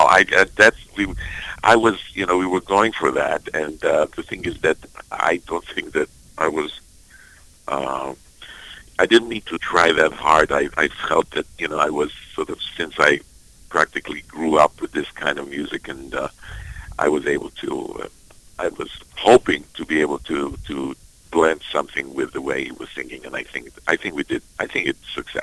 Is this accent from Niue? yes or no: no; Israel; English is a second language; the style that I grew up with in Israel as a young boy.